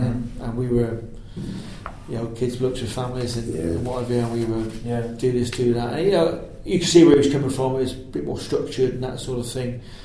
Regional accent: Cheltenham, South West England, United Kingdom; Yeah, obviously, because I come from Cheltenham

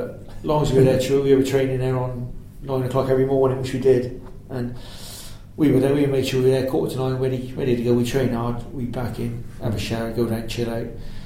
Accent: Cheltenham, South West England, United Kingdom; Yeah, obviously, because I come from Cheltenham

